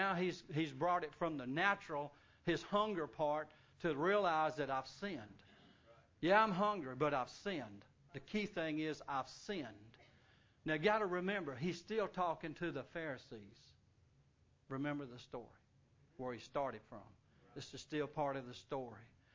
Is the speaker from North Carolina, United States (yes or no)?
no; Baton Rouge, Louisiana, United States; we're from Baton Rouge.